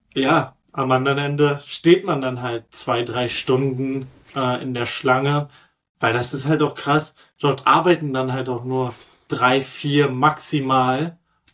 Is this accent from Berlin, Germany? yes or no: yes; Berlin, Germany; Ich bin gebürtiger Berliner und New York ist eigentlich so weit entfernt.